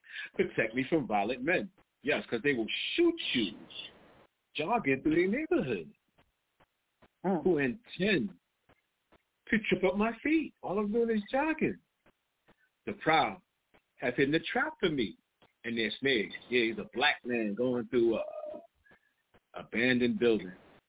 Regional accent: New York City, New York, United States; growing up in Harlem, there's a lot of violence around me.

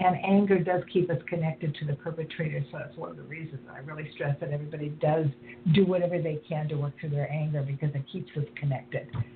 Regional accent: Santa Cruz, California, United States; I grew up in Santa Cruz, which is a beach resort town

